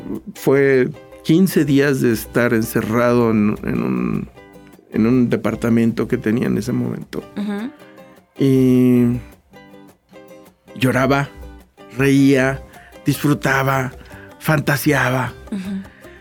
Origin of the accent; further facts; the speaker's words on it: Coyoacán, Mexico City, Mexico; born there; es porque yo nací en Coyoacán.